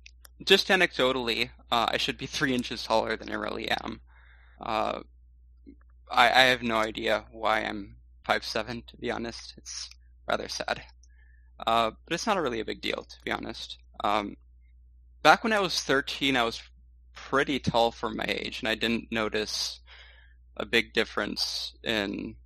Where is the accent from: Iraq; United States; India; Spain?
Spain; I haven't seen that because I was raised in Spain